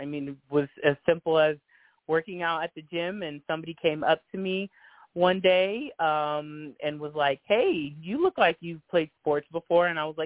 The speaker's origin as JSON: {"language": "English", "town": "Antelope", "region": "California", "country": "United States", "tie": "born or raised there", "said": "Okay, well, that's exactly where I'm from, in Antelope, California."}